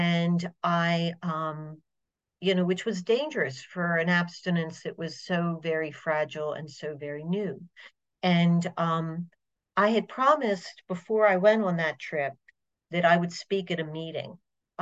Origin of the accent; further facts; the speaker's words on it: Baltimore, Maryland, United States; I'm from Baltimore, Maryland